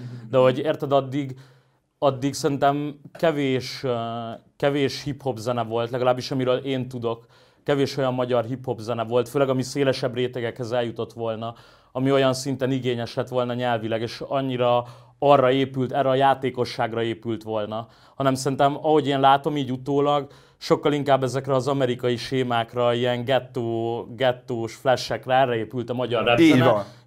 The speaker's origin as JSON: {"language": "Hungarian", "town": "Óbuda", "region": "Budapest", "country": "Hungary", "tie": "born or raised there", "said": "én alapvetően értelmiségi szülők gyereke vagyok, én Óbudán nőttem föl"}